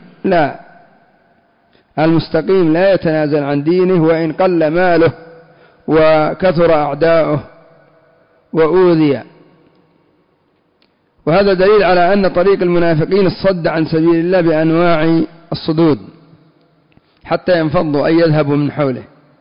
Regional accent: Yemen; عندنا في اليمن يقولون صاحب التهمة رأسه يطن

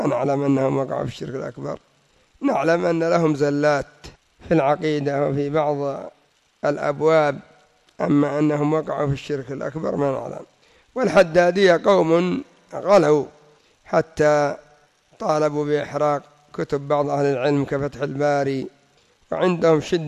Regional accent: Yemen; ومنهم عد الآن عندنا في اليمن صالح البكري مثلا

